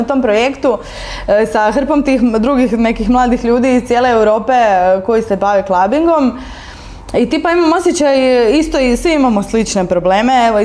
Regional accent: Đakovo, Osijek-Baranja County, Croatia; Ja sam inače iz Đakova, koji isto mali grad u kojem se ne događa praktički ništa.

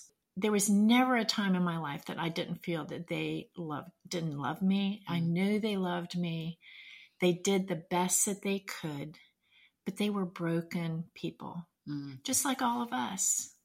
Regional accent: Washington, District of Columbia, United States; we grew up in the Washington, D.C. area.

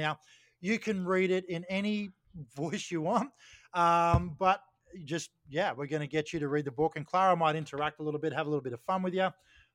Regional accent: Australia; Remember, we're Australian filmmakers here. We don't have a lot of money

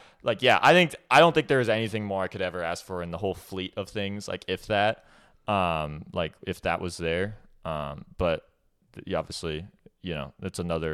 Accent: Bellevue, Washington, United States; growing up around Seattle, Bellevue, there's Porsches everywhere here.

